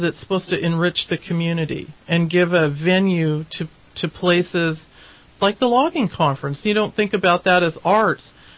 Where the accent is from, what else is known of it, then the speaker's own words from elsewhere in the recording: United States; I was raised in Trinity County, coming down to see Carlos Montoya, the classical guitarist.